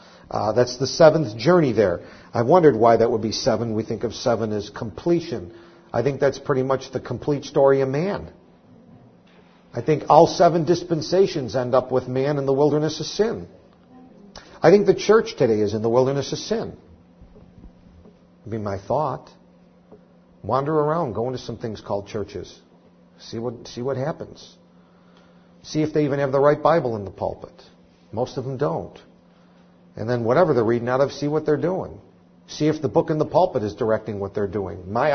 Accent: Poughkeepsie, New York, United States; born there; I was born in Poughkeepsie, and then I moved to, I don't know, we were in a place called Marlborough for a while, and then we were in East Buffalo, and then we moved to Williamsville and Amherst, then to Kenmore. And I've moved all around in my life.

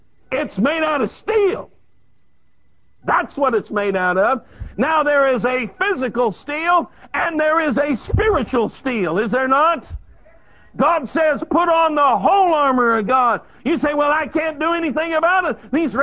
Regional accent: Colorado, United States; I was raised in Southern Colorado, and I thought, I'm going to drive up through the San Luis Valley.

